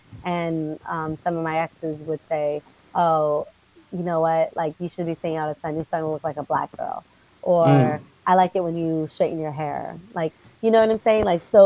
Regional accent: the South, United States; Like I said, I grew up in the South, but my experience was different because I was in a predominantly Puerto Rican and white community.

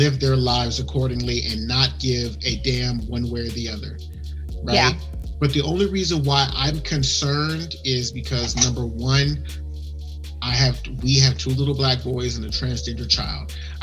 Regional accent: West Coast, United States; like I said, growing up on the West Coast, it just, for me, seeing different races together, it never fully clicked in my mind.

